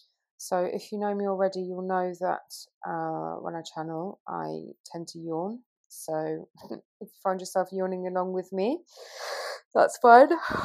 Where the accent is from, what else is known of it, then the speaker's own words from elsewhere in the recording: London, United Kingdom; now in Peru; I live and work in Peru most of the time in the jungle with plant medicines, and even though I'm originally from London in the UK, and I dip in and out of the jungle